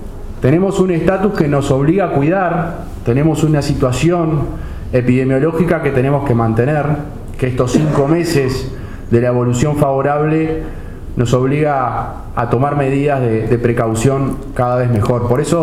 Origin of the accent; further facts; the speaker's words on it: Uruguay; como uruguayos